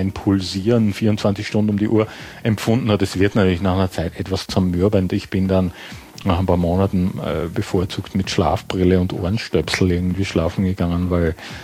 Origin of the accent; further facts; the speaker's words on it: Graz, Styria, Austria; also born or lived in Düsseldorf; now in Hamburg, Germany; Ich bin erstmal von Graz. Ich bin ja Österreicher, wie man unschwer hören kann. Immer noch, da lege ich ja Wert drauf. Bin aus Graz nach Düsseldorf und bin dann von Düsseldorf 83 nach Hamburg umgezogen.